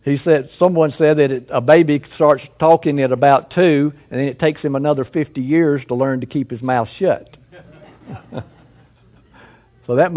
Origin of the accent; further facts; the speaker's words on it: the South, United States; Oh, they can tell I'm from the South, yes. My speech gives that away.